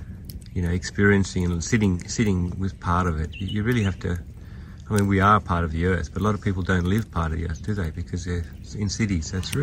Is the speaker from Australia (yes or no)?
yes; Australia; I suppose I'm Australian because that's just, you know, that's me.